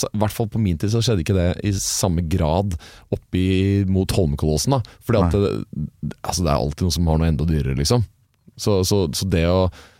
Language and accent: Norwegian; Oslo, Norway; Jeg vokste opp på Oslos vestkant Like ved unnarennet på Hoppbakken I et svært hus som var familiens